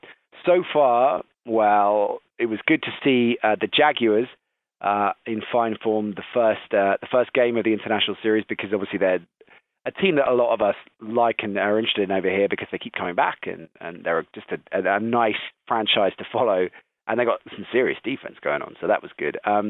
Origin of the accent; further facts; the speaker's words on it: United Kingdom; never forget, as a British NFL fan, you're watching one of the great quarterbacks play